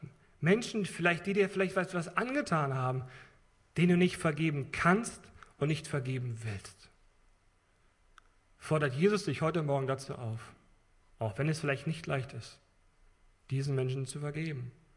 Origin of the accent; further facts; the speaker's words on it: Germany; ich sagte ihm, entschuldigen Sie, ich komme aus Deutschland, ich möchte Ihnen etwas zu lesen geben.